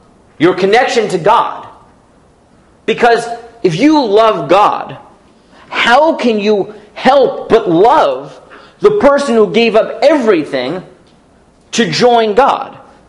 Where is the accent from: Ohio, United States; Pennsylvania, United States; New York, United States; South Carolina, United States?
New York, United States; I'm not me, I'm from New York, right? In New York, this is not true, but okay.